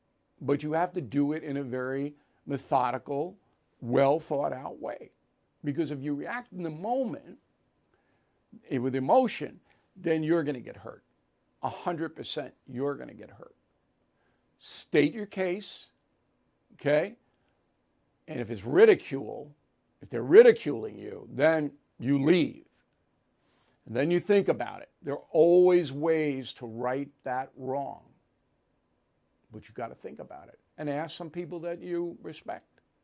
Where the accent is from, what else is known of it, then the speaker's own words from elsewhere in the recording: Levittown, United States; I'm 82 years old, a Catholic from Levittown, Holy Family Parish. There you go, my hometown.